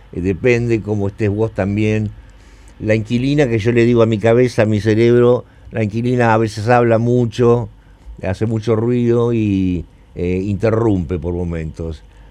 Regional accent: Argentina; No te olvides que yo vengo de la Argentina

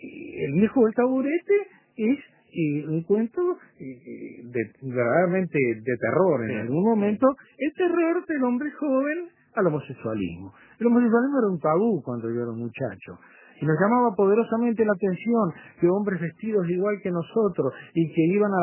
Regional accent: Montevideo, Uruguay; en los hombres jóvenes del interior del país, digo porque yo soy, nací allí, me crié en Montevideo

